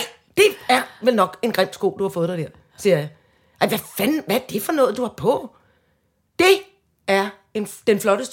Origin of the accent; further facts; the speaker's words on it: Søborg, Capital Region of Denmark, Denmark; I Søborg, alle søstrene, på det, vores mor er der ikke længere